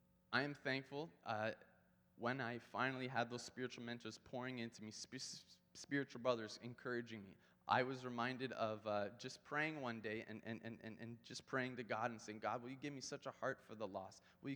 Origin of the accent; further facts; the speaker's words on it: Canada; These Krispy Kreme donuts, sorry, we're Canadian.